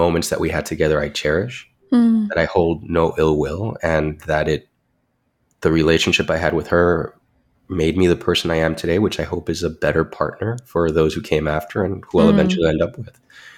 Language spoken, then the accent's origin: English; Miami, Florida, United States; Yeah, I'm very lucky that I grew up in Miami, so I didn't really feel that otherness because Miami is a bit of a melting pot.